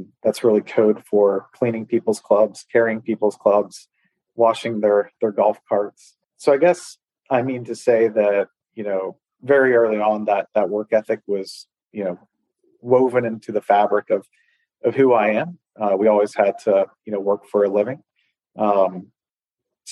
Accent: Pittsburgh, Pennsylvania, United States; I grew up in Pittsburgh, which is very much a blue collar town. And my family on both my mom and my dad's side were, you know, both very blue collar growing up.

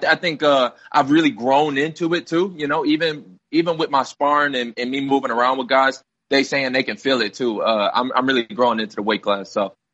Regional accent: Detroit, Michigan, United States; especially as a young kid growing up in Detroit, it's kind of always been something I shied away from.

